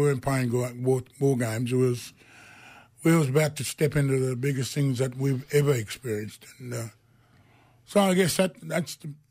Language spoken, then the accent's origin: English; Rockhampton, Queensland, Australia; now in Brisbane, Australia; I was born and raised in Rockhampton, you know, up the Rocky Mob, you know, up there. So, yeah, but I've stayed in Brisbane since when I got out of the Army. I've been here ever since.